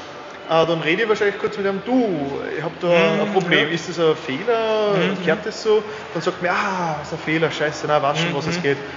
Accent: Lower Austria, Austria; Nein, ich bin aus Niederösterreich.

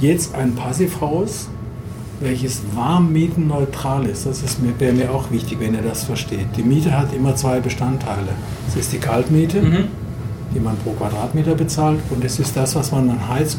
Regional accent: Freiburg, Baden-Württemberg, Germany; ich nehme jetzt ein Beispiel aus Freiburg, meiner Heimat

